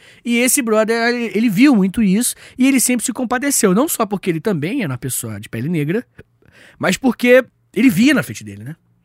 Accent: Angra dos Reis, Rio de Janeiro, Brazil; na minha cidade natal, que é Angra dos Reis, são mais de 2.000 praias.

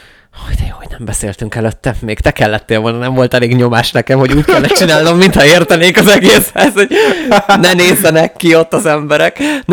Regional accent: Hungary; nagyon-nagyon-nagyon-nagyon büszke voltam arra, hogy magyar vagyok.

